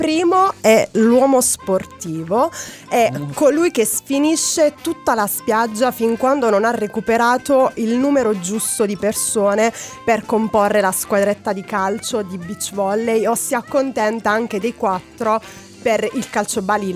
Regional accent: Basilicata, Italy; Giusto, viva la Basilicata da una lucana.

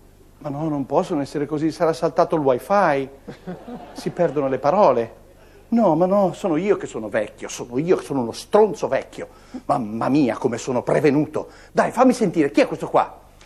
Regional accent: Genoa, Liguria, Italy; sono genovese, ho 53 anni

